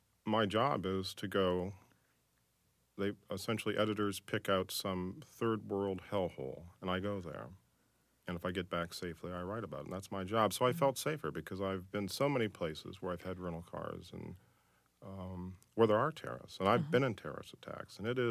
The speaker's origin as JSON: {"language": "English", "region": "Florida", "country": "United States", "said": "And I'm from Florida, and I live on an Indian mound. My daily elevation is about 13 feet."}